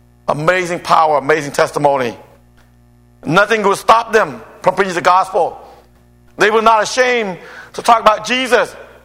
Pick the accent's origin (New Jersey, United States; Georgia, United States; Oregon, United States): Georgia, United States; Atlanta; Like I told you, I grew up in Atlanta.